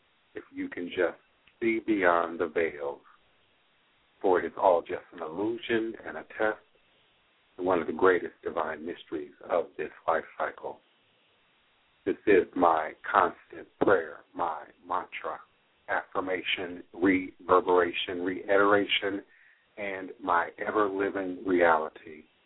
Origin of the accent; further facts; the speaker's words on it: Washington, District of Columbia, United States; also born or lived in Maryland; Yes, I grew up in the Maryland, D.C. area, Washington, D.C.